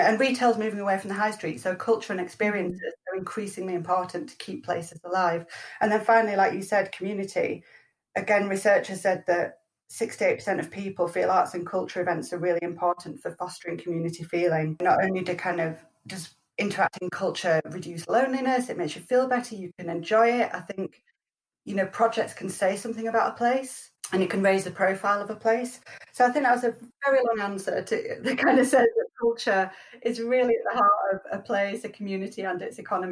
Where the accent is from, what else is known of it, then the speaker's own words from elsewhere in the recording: Halifax, Yorkshire and the Humber, United Kingdom; So I grew up in Halifax. I worked in the Shibden Cafe as a teen